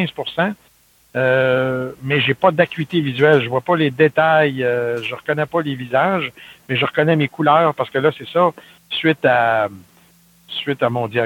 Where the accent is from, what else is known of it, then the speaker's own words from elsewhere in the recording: Sainte-Foy, Quebec, Canada; born there; Moi, je suis né à Québec, dans une municipalité, dans le fond, ça fait partie de Québec maintenant, mais c'était Sainte-Foy. À l'époque, on restait à Sainte-Foy, donc jusqu'à l'âge de 4 ans.